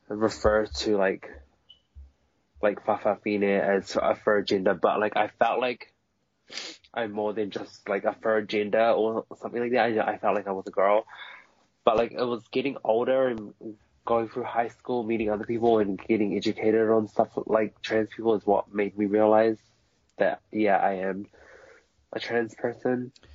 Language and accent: English; Samoa; now in New Zealand; a little bit after I just moved to New Zealand. Because I'm originally from Samoa. I was born there.